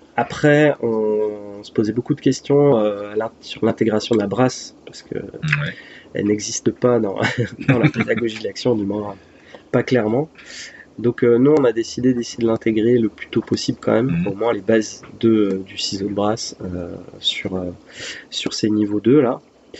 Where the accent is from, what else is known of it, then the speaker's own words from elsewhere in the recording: Brittany, France; le privé, qui est très bien implanté chez nous en Bretagne